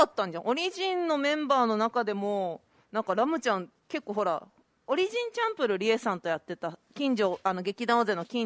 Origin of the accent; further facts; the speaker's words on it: Saitama, Japan; 埼玉県出身です。